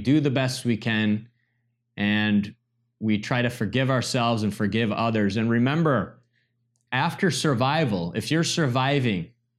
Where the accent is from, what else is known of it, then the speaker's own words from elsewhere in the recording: Michigan, United States; I'm from Michigan originally.